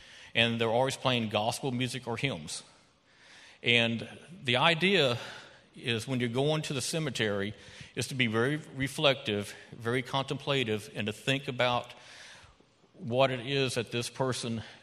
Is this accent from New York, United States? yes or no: no; New Orleans, Louisiana, United States; And I grew up in New Orleans from seventh grade up. Now, you can tell I wasn't born and raised there.